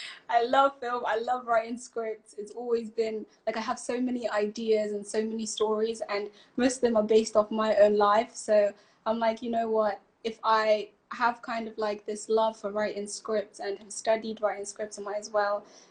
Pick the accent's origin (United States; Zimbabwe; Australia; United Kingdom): Zimbabwe; I'm originally from Zimbabwe.